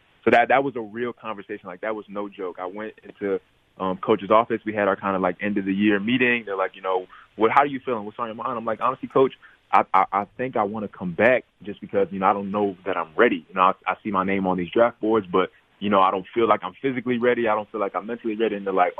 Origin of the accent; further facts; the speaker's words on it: New York, United States; I didn't really hoop at all in New York. I played sometimes like at the rec center with my brothers